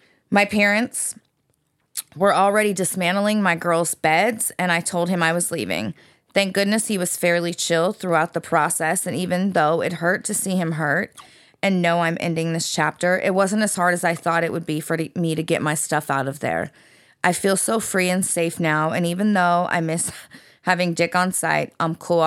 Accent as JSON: {"language": "English", "town": "San Diego", "region": "California", "country": "United States", "said": "I'm from San Diego."}